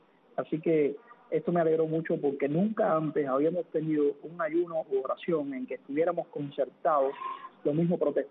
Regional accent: Cuba; somos cristianos cubanos en comunión.

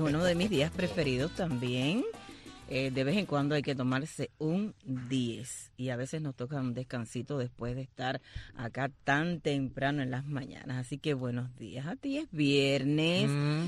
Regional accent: Cuba; Así somos los cubanos.

